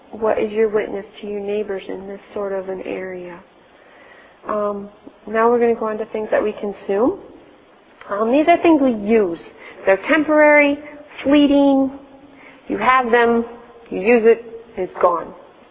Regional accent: United States; Because I'm an American, I'm picking on me.

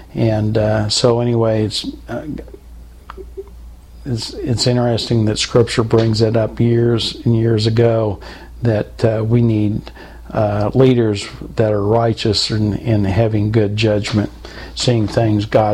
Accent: Topeka, Kansas, United States; I'm from Topeka, Kansas, and many people heard of Westside Baptist Church, where the Phelps' family is from

